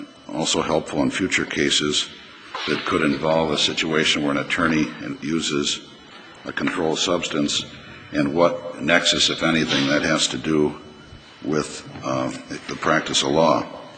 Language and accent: English; Ashland, Wisconsin, United States; I'm from Ashland.